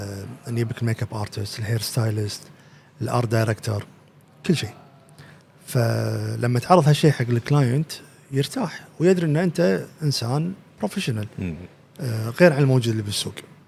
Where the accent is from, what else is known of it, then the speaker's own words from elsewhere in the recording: Kuwait; إحنا داشين عليهم ككويتيين وعرب